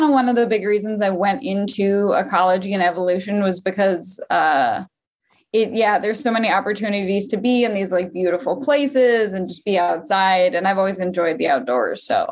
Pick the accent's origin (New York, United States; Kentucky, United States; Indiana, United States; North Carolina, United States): Kentucky, United States; Louisville; also born or lived in Lexington, Kentucky; Yeah, I'm actually from Louisville. And I lived in the same like house in Louisville for my whole life. And then the first time I moved out of my house, I went to Lexington, Kentucky, like an hour and a half down the road.